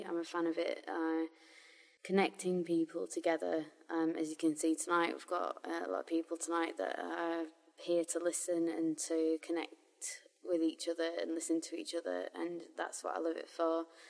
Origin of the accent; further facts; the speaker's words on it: Grimsby, Yorkshire and the Humber, United Kingdom; I am 32 and I am from Grimsby.